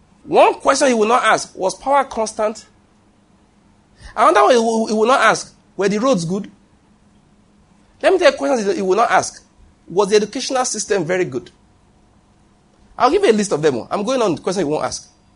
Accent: Nigeria; It's only once I preached in another country that's not Nigeria. I'm a Nigerian preacher.

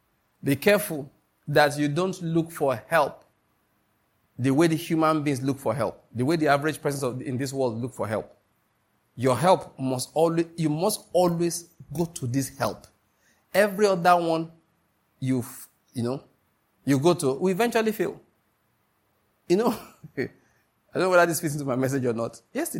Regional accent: Ondo, Nigeria; born there; also born or lived in Edo State / Taraba State / Lagos State; I was born in Ondo State, went to school, university in Edo State, did NYC in Taraba State, then did residency in Lagos State. Is it not going abroad that I'm now in Enugu State?

